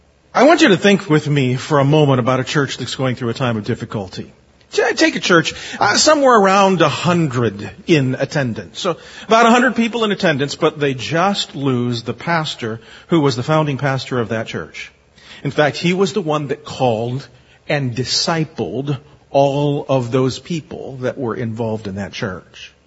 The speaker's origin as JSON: {"language": "English", "region": "Arizona", "country": "United States", "said": "I'm from Arizona. We have orange trees in our backyard, and side yard."}